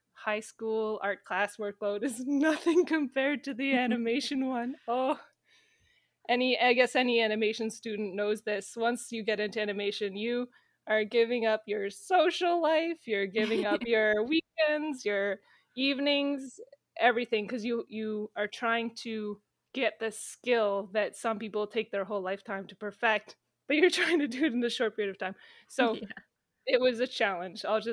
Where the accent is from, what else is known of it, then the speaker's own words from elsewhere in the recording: Ottawa, Ontario, Canada; So I grew up in Ottawa, Ontario, and I've stayed here my whole life other than when I travel.